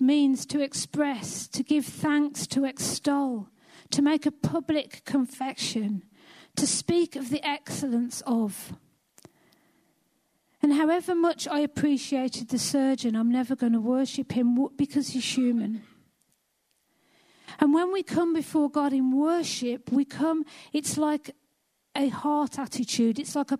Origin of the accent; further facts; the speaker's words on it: United Kingdom; that doesn't get us off the hook just because we're British.